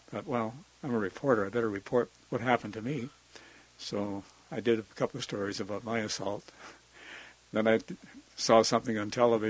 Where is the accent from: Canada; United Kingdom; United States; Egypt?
Canada; I'm a reporter from Canada. I was in my 50s then, graying hair.